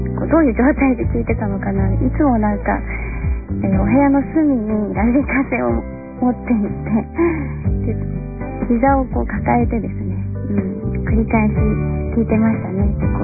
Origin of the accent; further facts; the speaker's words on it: Oita, Japan; きっと九州の出身なんです。大分県出身なんですけど、雪はねほんの少ししか降らないんです。